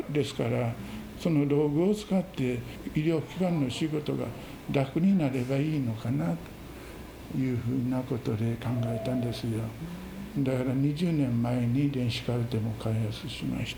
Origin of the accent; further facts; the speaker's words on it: Yomitan, Okinawa, Japan; 私は隣の読谷村の出身でして、学校は読谷村の古里原小学校、古里原中学校、読谷高校ですよね、